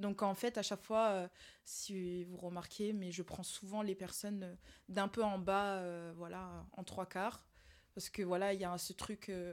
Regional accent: Marseille, Provence-Alpes-Côte d'Azur, France; now in Lyon, France; Moi, quand j'étais à l'école à Lyon, donc du coup, je me sentais très seule, loin de ma famille parce que je viens de Marseille.

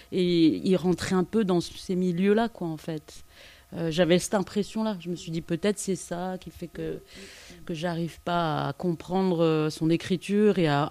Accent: Madagascar; born there; Je suis née à Madagascar, j'ai vraiment un prénom typique de là-bas, un nom typique de là-bas, mais comme je suis blanche

